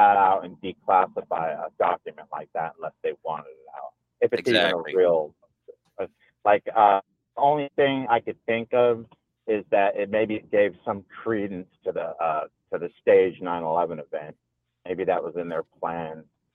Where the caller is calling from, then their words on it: Menifee, California, United States; Hey, it's … from Menifee.